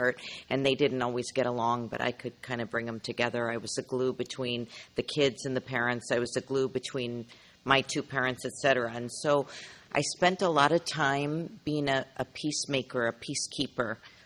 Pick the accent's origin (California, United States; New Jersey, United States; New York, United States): California, United States; San Diego; from San Diego.